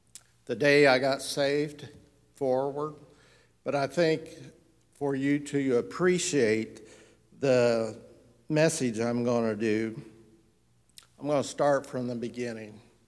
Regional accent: Evansville, Indiana, United States; born there; I was born in St. Mary's Hospital in Evansville, Indiana. And all my family was from Boonville, Indiana, on both sides.

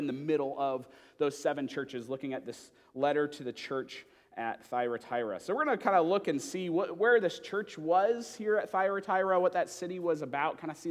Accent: Michigan, United States; But now, growing up in Michigan, I'm quite opinionated about this.

